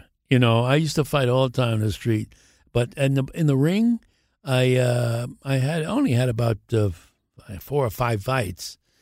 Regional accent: Brooklyn, New York, United States; born there; even though I was born in Brooklyn, I was a New York Giants fan.

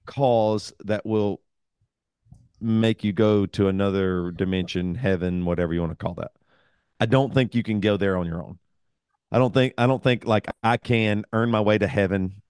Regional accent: the South, United States; I eat grits because I'm from the South and I wouldn't have liked them if I wasn't from the South or something. I'm in America. Christianity was just pushed on me in the Southern Bible Belt.

